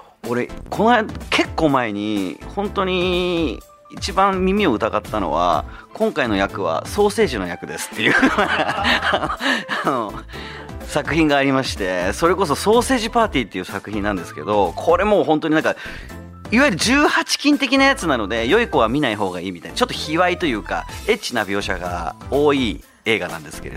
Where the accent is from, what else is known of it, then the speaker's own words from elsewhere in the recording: Zama, Kanagawa, Japan; 神奈川県座間市で生まれ育った